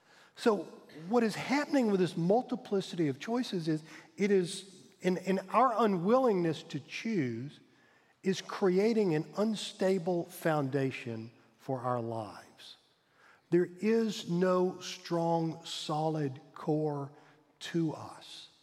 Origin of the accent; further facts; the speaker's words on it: Pine Bluff, Arkansas, United States; When I was a kid growing up in Pine Bluff, Arkansas, and I went to Mr. Padgett's barbershop to get my hair cut